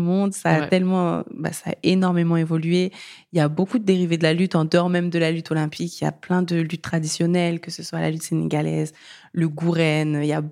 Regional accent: Mali; now in France; moi, je suis malienne française.

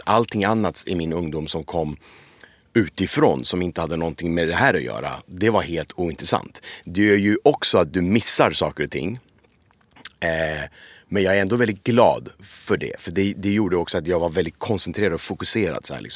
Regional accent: Iran; now in Sweden; som var också en av mina bästa vänner när jag växte upp i Iran

